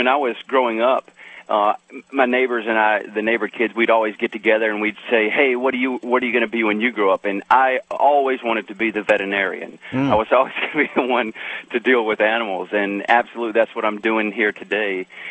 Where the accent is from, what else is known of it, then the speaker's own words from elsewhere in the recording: Ozark, Alabama, United States; I grew up in South Alabama in a small town called Ozark, 13,000 people, and we grew up in the country.